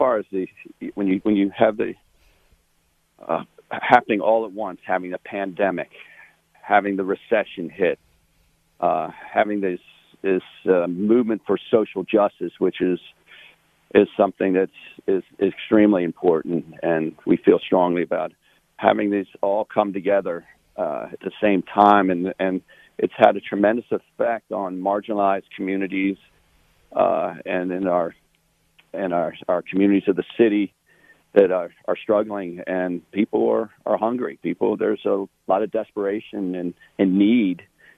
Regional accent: Baltimore, Maryland, United States; born there; Well, I was born in Baltimore, and … go back a lot of years.

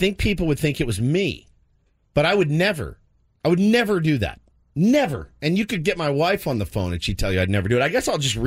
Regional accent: the South, United States; I grew up in the South Pole. I would like to let them do whatever they want in the South. I cannot even claim it anymore.

